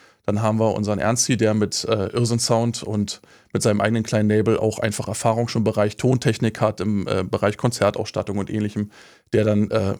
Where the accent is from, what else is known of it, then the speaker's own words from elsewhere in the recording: Brandenburg, Germany; Also ich bin ja ursprünglich auch aus Brandenburg, aus Prignitz-Ruppin